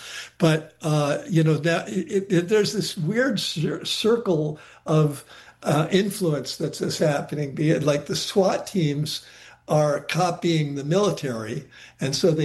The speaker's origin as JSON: {"language": "English", "region": "Connecticut", "country": "United States", "said": "Connecticut, my home state"}